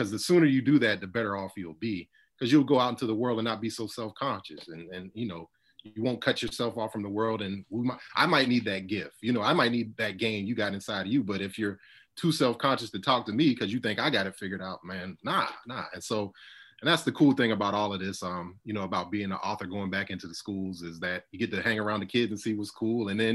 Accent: Charleston, South Carolina, United States; I grew up in Charleston. So James Island is like right next to downtown Charleston, and great place to grow up in.

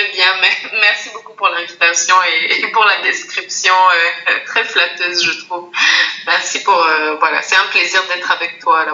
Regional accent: Cameroon; moved away as an adult; also born or lived in Senegal; j'ai grandi au Cameroun et juste après mon bac, je suis allée vivre au Sénégal pour continuer mes études universitaires. Mm-hmm. Et donc, j'y suis restée pendant 11 ans, 11 très belles années. Et depuis 3 ans et demi, bientôt 4 ans, je vis au Québec

